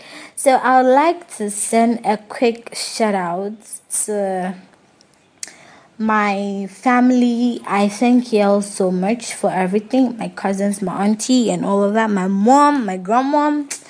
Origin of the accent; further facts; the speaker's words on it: Ghana; I'm a Ghanaian and I love it.